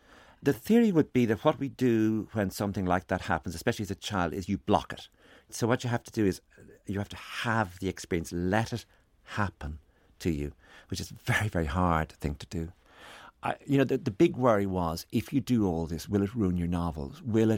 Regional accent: Enniscorthy, Leinster, Ireland; I'm from Enniscorthy, County Wexford, and 10 miles away is Wexford Town

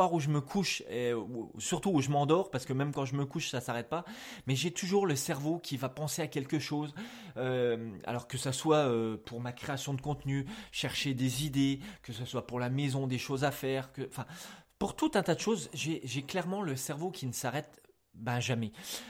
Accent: France; c'est une langue qu'il faut savoir parler, qu'il faut savoir maîtriser comme notre langue natale, nous français.

